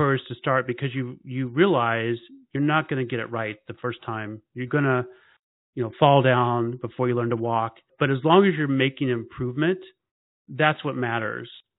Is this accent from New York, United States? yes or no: no; Riverside, California, United States; also born or lived in Arkansas; I grew up in California, actually, and I grew up extremely poor. I moved from Riverside, California, which is a suburb of LA, to Arkansas, to a small town of about 800 people.